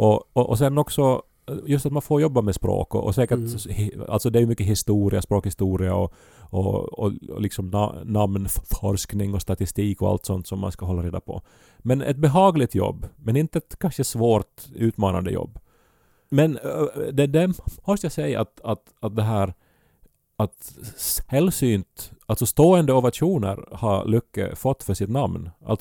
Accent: Esse, Ostrobothnia, Finland; Men vi tyckte som barn hemma i Esse då och att det lät som Lyckepä

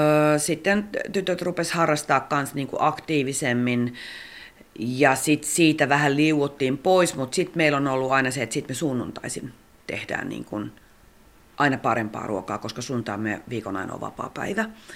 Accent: Helsinki, Uusimaa, Finland; mä oon siis Kalliosta kotoisin.

